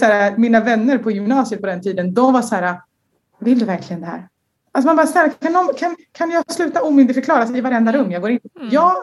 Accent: Sweden; han var en kille från Marocko, jag är en tjej från Sverige. Vi är helt olika uppväxt.

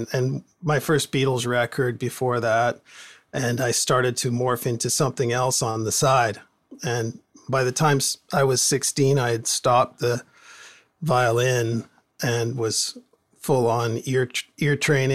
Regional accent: Port Moody, British Columbia, Canada; growing up in Port Moody, everybody had a a band, garage band

